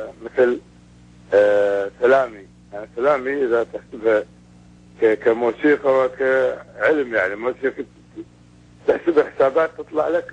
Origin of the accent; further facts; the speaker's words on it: Iraq; يعني مو بالفصحى، اللهجة دارجة عندنا بالعراق يعني